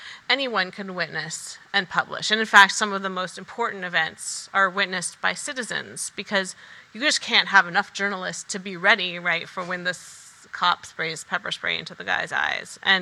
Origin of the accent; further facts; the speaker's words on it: Palo Alto, California, United States; I'm not a lawyer. I grew up in Palo Alto, and my parents were really like they had moved there to be part of the personal computer revolution.